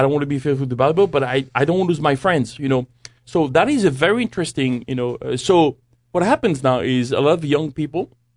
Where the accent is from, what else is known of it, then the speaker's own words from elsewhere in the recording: France; English is a second language; come from France. You can tell by my accent, but.